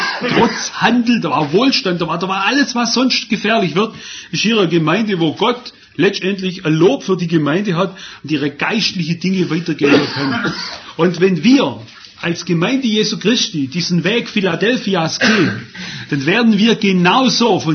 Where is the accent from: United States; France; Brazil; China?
China; Wisst ihr, ich komme ja aus China